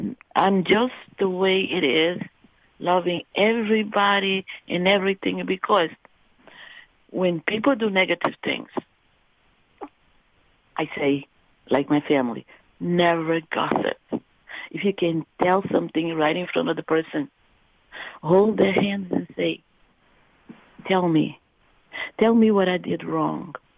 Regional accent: Rio de Janeiro, Brazil; Anyway, I'm from Rio de Janeiro. My family was from the south of Brazil. We grew up in an organic, vegetarian, beautiful farm

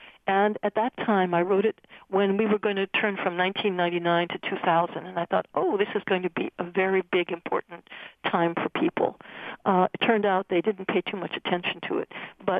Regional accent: Southwest, United States; For me, it was a wall that looked like an adobe wall. Was brown. I grew up in the Southwest.

